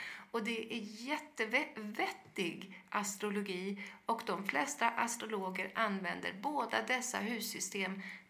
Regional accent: Kiruna, Norrbotten County, Sweden; born there; för jag är född i Kiruna

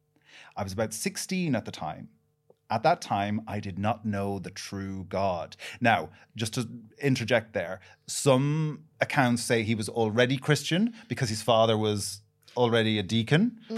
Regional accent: Ireland; We're two Irish people, and we've given you permission.

